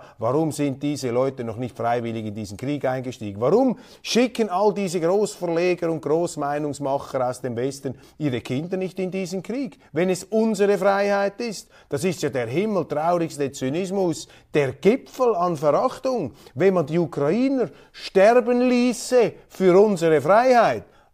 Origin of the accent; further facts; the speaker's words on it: Switzerland; Als Schweizer sind wir Verfechter des Völkerrechts